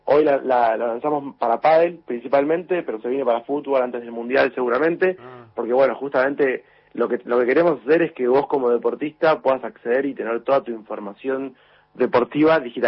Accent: Mar del Plata, Buenos Aires Province, Argentina; yo soy de Mar del Plata

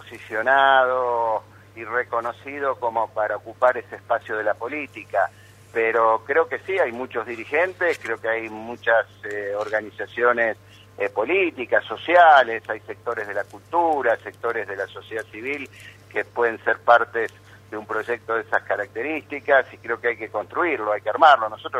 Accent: Santa Fe, Argentina; somos testigos los santafesinos

